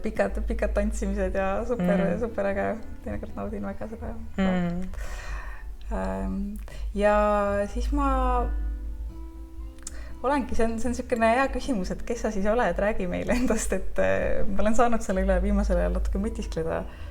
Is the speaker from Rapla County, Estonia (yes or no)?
no; Saare County, Estonia; No ma olen kõigepealt siit samast Saaremaalt pärit, see on minu kodusaar. Ma olen siin kasvanud.